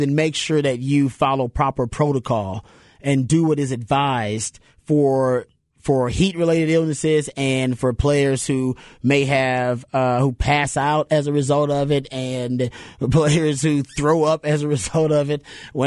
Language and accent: English; Houston, Texas, United States; And I grew up in Houston where sometimes it's so hot, we're like, nope, you got to work out inside.